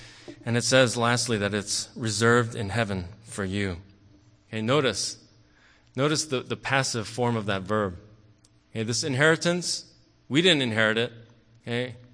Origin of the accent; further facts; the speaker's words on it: Fairless Hills, Pennsylvania, United States; As pure as the first snow of winter back in my hometown of Fairless Hills, Pennsylvania.